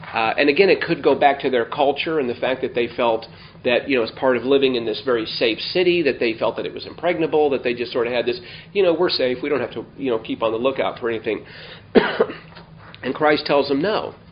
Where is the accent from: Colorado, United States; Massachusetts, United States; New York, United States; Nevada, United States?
Nevada, United States; Las Vegas; I've been thinking about a friend of mine that I grew up with in Vegas.